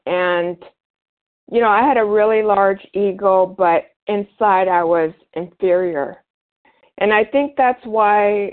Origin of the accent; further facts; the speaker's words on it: United States; I think that it's part of our culture here as an American to arrive.